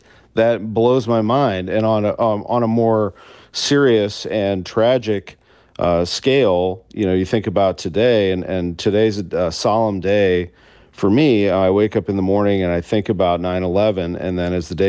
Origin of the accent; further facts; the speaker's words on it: St. Louis, Missouri, United States; I think just knowing what I know today and being a Cardinals fan and growing up in St. Louis